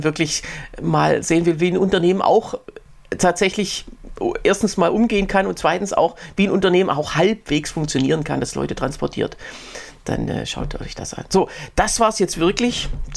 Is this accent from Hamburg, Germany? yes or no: no; Berlin, Germany; Aber in Berlin, ich bin ja Berliner